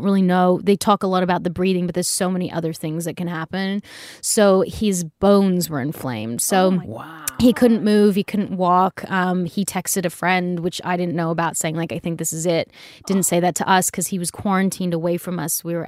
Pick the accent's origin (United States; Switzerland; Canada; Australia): Australia; Sydney, New South Wales; I always thought New South Wales because I was brought up in Sydney